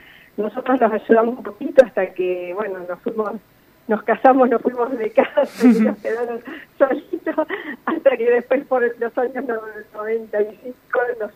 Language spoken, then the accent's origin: Spanish; Spain; now in Argentina; Somos españoles, mis padres y somos cuatro hermanos. Vinimos en el año 69.